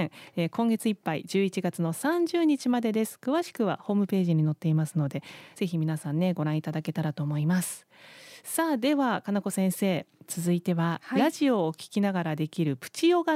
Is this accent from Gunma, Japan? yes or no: yes; Gunma, Japan; 私も群馬出身なんですが